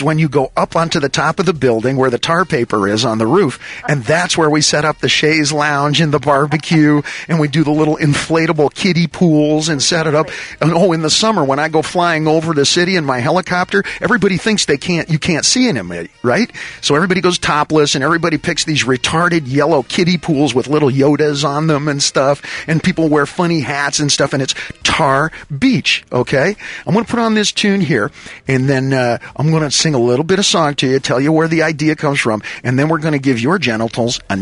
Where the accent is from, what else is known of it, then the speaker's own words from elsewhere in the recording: Indiana, United States; And that you look like the gal that I grew up with in Indiana, okay?